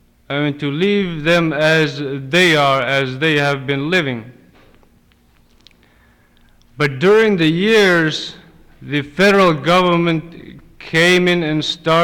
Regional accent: Akiak, Alaska, United States; I'm from Akiak.

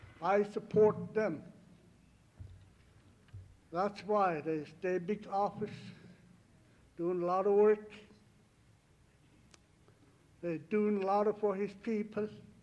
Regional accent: Alaska, United States; I'm Indian, I don't know how did I going to figure it. I don't know where that 40 million acres land been set at. I really don't know. I think whole Alaska, I think that's mine.

